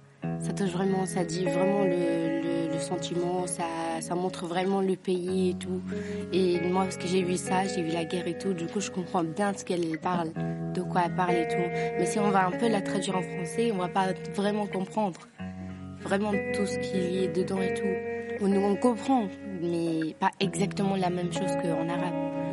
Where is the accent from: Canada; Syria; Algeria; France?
Syria; Moi, je viens de Syrie et elle a une grande place dans mon cœur parce que cette chanson, je l'ai écoutée depuis que je suis petite.